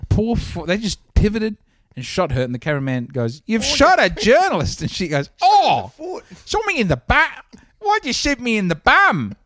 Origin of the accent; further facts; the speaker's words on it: Adelaide, South Australia, Australia; but we're from Adelaide. We're from Australia's fifth most successful city